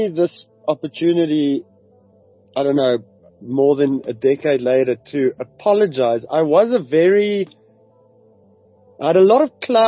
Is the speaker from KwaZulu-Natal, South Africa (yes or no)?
no; Gauteng, South Africa; I grew up in the Moot. I went to a small-ish Afrikaans high school, primary school called Tuishersdal.